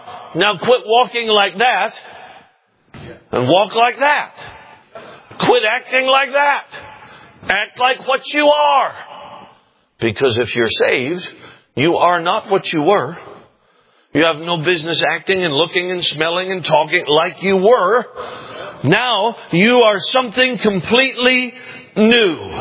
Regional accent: Minnesota, United States; born there; I was born in Minnesota. All of my relatives lived in Minnesota.

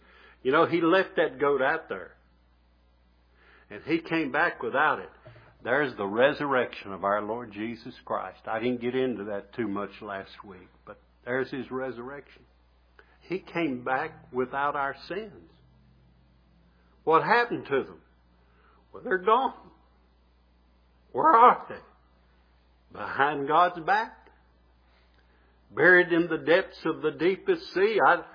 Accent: Bassett, Virginia, United States; my job at home, when we grew up in Bassett, Virginia, I had to take the garbage out to the trash barrel, and burn the trash.

